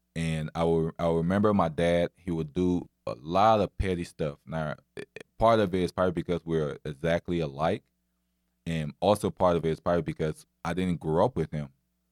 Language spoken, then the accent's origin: English; Côte d’Ivoire; Growing up in Ivory Coast, I remember when we moved there, the house we had literally had about 30 people in the house.